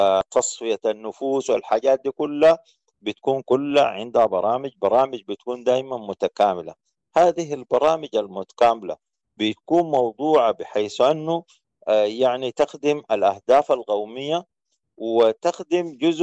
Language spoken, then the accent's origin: Arabic; Sudan; اكتشفنا أنه أن إحنا كسودانيين كنا عايشين في نعيم وما جايبين خبر